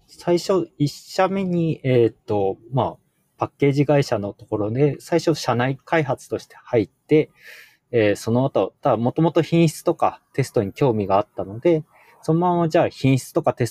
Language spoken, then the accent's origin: Japanese; Chiba, Japan; 特に自分は千葉出身なので